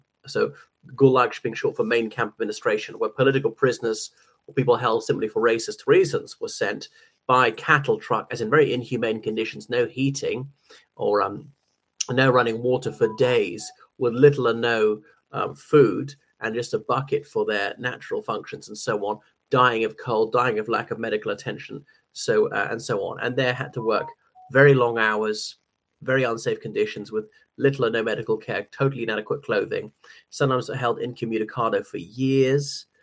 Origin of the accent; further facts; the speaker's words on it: Ireland; from Ireland.